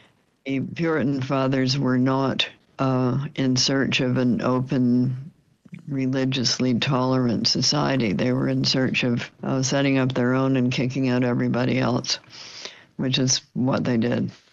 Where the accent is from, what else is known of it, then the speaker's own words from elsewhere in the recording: Canada; It was easy for me as a Canadian to go across to East Berlin, which we did.